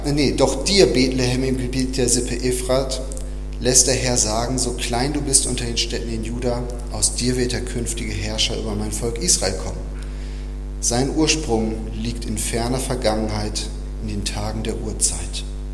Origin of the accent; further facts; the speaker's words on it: Lünen, North Rhine-Westphalia, Germany; now in Gusternhain, Germany; Ich bin zum Beispiel groß geworden in der Nähe von Dortmund, in Lünen